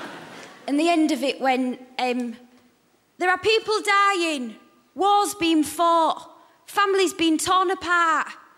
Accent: Hull, Yorkshire and the Humber, United Kingdom; I would say I'm not odd, I'm from Hull. Oh, got one in. But just to attune your ears to the accent, because it is quite strong

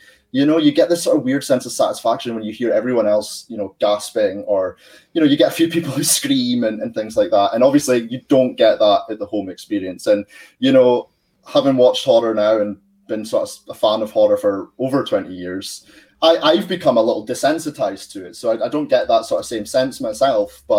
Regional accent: Scotland, United Kingdom; I'm Scottish.

